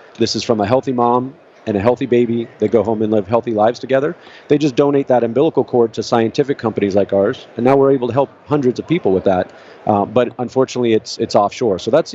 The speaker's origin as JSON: {"language": "English", "country": "United States", "said": "I'm an American. I live here in the U.S. I love our country."}